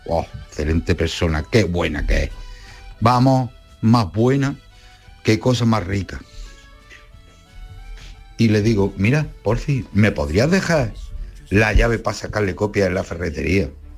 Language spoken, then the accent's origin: Spanish; Jaén, Andalusia, Spain; now in Gran Canaria, Spain; el de Jaén.